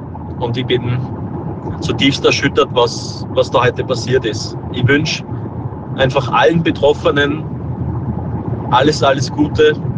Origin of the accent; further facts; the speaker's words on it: Graz, Styria, Austria; ich bin ursprünglich auch aus Graz.